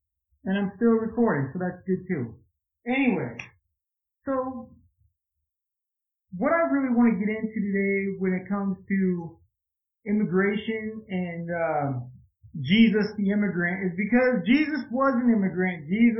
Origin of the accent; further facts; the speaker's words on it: Iowa, United States; Here in Iowa, I mean, obviously, you know, I'm from Iowa